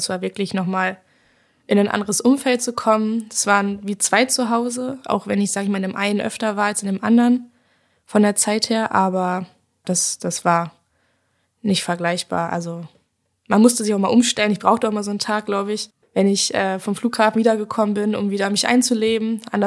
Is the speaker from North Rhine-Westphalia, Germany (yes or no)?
no; Hamburg, Germany; aufgewachsen bin ich in Hamburg.